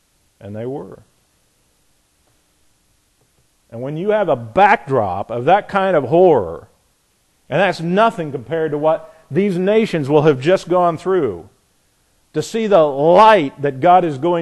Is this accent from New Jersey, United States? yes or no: no; Frankfort, Indiana, United States; Well, the guy who heard that was a guy from my hometown in Frankfort, Indiana